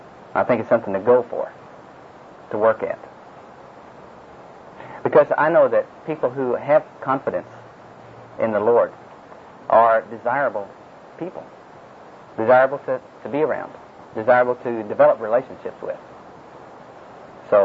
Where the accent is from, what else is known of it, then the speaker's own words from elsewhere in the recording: Chickasha, Oklahoma, United States; Now, here I am from Chickasha, Oklahoma.